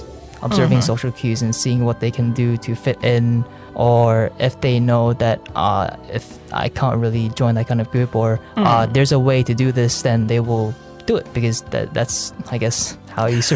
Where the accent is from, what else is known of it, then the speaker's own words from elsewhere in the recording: New Zealand; accent: Kiwi; My accent was very, very Kiwi. It was very similar to I think closer to a Kiwi / Maori accent.